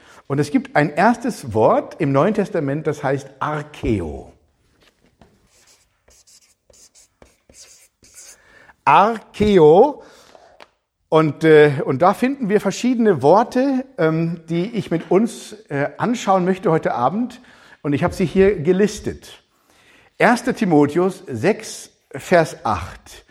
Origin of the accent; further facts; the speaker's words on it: Baden-Württemberg, Germany; Das tut man ja als Schwabe überhaupt nicht.